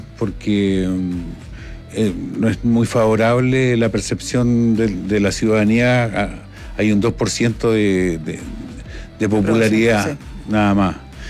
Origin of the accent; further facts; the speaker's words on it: Santiago del Estero, Argentina; Yo estoy feliz de estar en mi tierra. He venido a votar desde muy lejos.